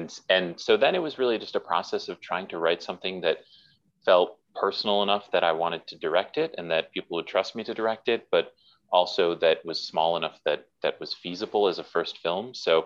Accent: Milwaukee, Wisconsin, United States; I was raised in Milwaukee, Wisconsin. I adore my family, but we weren't really cinephiles.

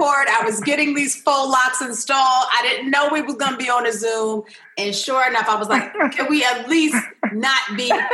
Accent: New York, United States; now in Los Angeles, United States; because I was scared to have kids in LA. I'm from New York. I didn't want to have any LA kids.

